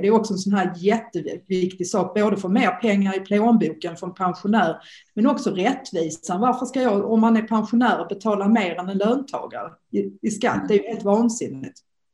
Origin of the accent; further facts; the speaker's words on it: Malmö, Skåne, Sweden; accent: Malmö; Jag är malmöbo, det hörs väl, eller hur? Hoppas jag i alla fall. Jag märker också under coronan att jag både pratar bredare och svär mer. Så där malmöitiskt, ja.